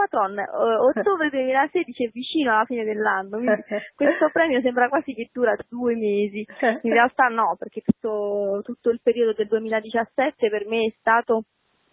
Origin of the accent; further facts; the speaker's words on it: Wädenswil, Zurich, Switzerland; io vivevo in un paese sul lago proprio vicinissimo a Zurigo che si chiama, bellissimo tuttora, si chiama Wädenswil